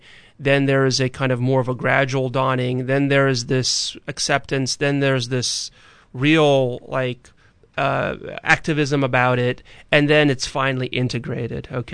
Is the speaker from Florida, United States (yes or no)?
no; Pennsylvania, United States; now in New York, United States; Well, originally when I came to New York, I'm from Pennsylvania.